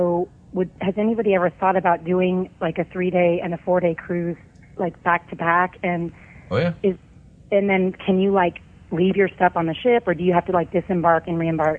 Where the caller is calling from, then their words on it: Portland, Oregon, United States; I'm calling from Portland, Oregon.